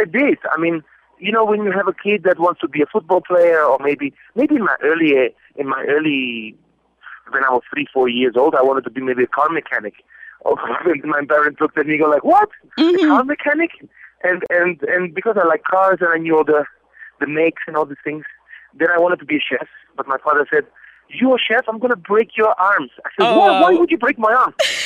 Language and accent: English; Naples, Campania, Italy; English is a second language; also born or lived in Vienna; my parents are from Naples, Italy. Mm-hmm. I was born in Vienna because my father was a chef and they went for work in Vienna. I ended up in the heart of Europe, in Vienna. That's where I was born, then raised back in Naples, Italy.